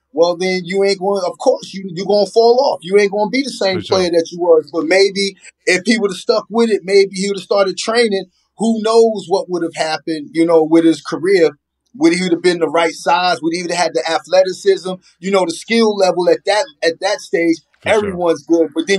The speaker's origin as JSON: {"language": "English", "town": "Long Island", "region": "New York", "country": "United States", "said": "I can't speak on that because I'm from Long Island. I didn't start playing city ball until college when I really started going uptown"}